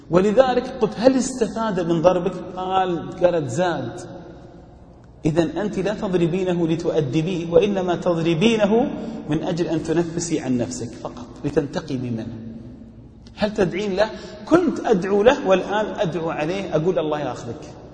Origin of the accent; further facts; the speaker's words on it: Al-Ahsa, Eastern Province, Saudi Arabia; وأنا ابن الأحساء والفسيلة أمامي، عندي 2,000,000 نخلة هناك